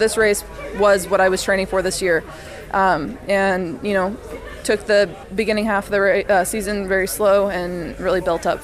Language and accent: English; Indiana, United States; and I'm originally from Indiana, so it's really windy there